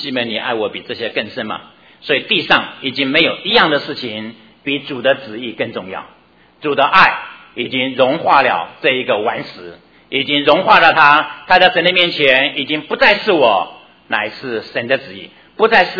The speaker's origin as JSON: {"language": "Chinese", "country": "China", "said": "就像我们中国人吹毛求疵的厉害得不得了"}